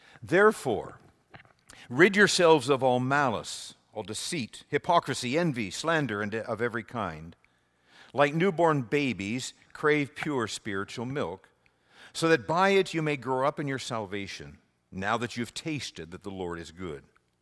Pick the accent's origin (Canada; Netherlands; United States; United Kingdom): Canada; I'm a Canadian, almost as American. Contrary to rumors, my wife's American, I'm a Canadian